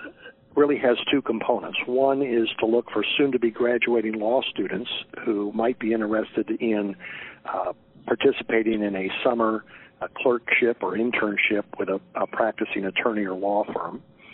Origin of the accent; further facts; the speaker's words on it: Illinois, United States; I was an attorney that decided I wanted to come back to my hometown. I didn't want to go off to the big city. I felt I could be successful really anywhere practicing law in the state of Illinois, and I have been very successful coming back to my hometown.